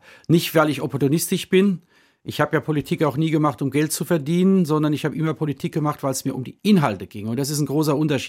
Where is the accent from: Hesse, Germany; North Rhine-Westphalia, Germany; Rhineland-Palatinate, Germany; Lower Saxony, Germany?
Rhineland-Palatinate, Germany; Worms; Ich komme aus Worms